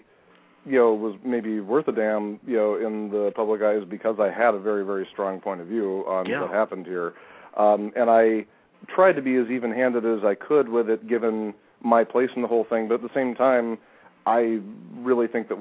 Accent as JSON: {"language": "English", "country": "United States", "said": "because, you know, I'm an American"}